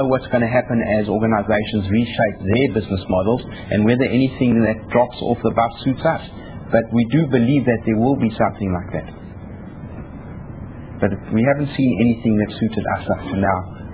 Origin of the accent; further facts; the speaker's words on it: South Africa; unfortunately we're South African, so we think opportunities when there's a client opportunity